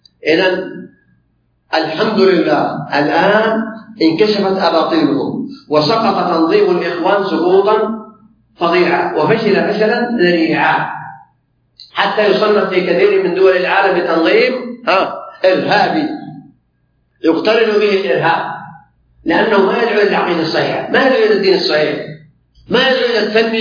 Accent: Saudi Arabia

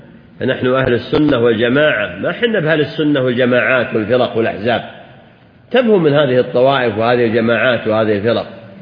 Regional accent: Saudi Arabia; بلادنا المملكة العربية السعودية

